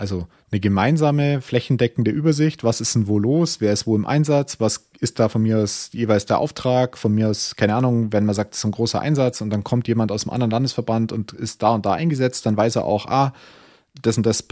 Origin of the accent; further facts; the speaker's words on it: Bavaria, Germany; Ich komme ja aus Bayern